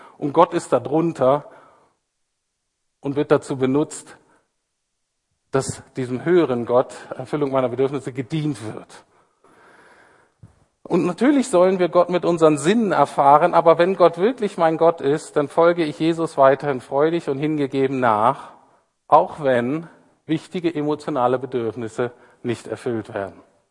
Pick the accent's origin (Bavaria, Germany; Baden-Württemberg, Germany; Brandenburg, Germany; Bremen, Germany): Bremen, Germany; Ich komme ja so aus Bremen, so ein bisschen auch an der Küste.